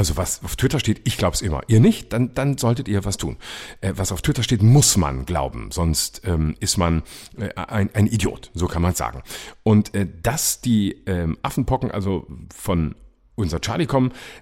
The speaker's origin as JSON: {"language": "German", "region": "Baden-Württemberg", "country": "Germany", "also_born_or_lived": "Freiburg", "said": "Und deshalb sage ich als Süddeutscher aus Baden-Württemberg, der viele Jahre in Freiburg gelebt hat"}